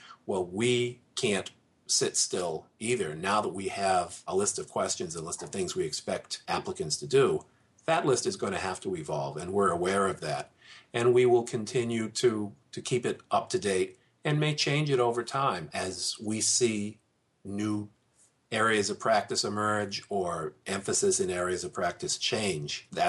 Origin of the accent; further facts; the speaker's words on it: New England, United States; I'm from New England. We have the reputation as being thrifty, and I am thrifty.